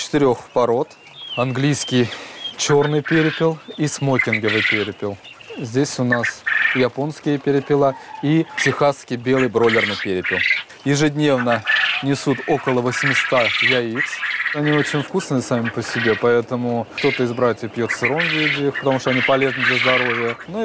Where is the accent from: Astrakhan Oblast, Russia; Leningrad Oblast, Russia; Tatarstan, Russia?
Astrakhan Oblast, Russia; Так как я родился и вырос в деревне в Астраханской области